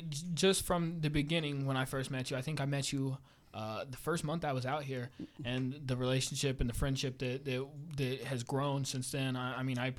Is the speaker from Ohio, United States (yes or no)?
no; Fayetteville, Arkansas, United States; I am from Arkansas.